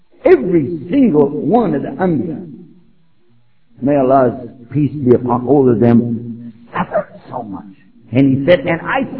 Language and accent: English; Texas, United States; Let me tell you something. I'm from Texas, okay? And I was born in the night, but I wasn't born last night.